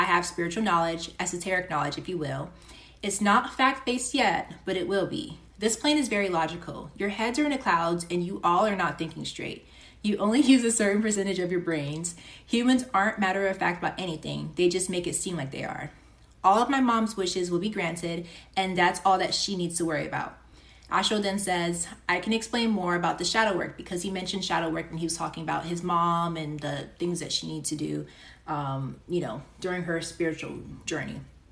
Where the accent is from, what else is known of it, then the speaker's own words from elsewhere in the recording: United States; I grew up in the States and there was this like book where it would show animals morphing into humans.